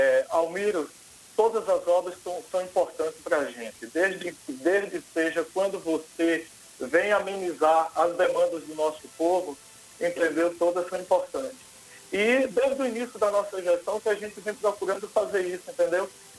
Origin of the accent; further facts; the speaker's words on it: Nova Cruz, Brazil; born there; Essa obra é um anseio da comunidade do distrito de Nova Cruz, da onde eu nasci, entendeu?